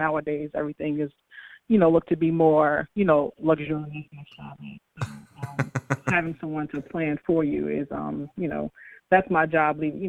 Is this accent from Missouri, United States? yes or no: no; New York, United States; I am from New York. I graduated from New York Institute of Design in 2005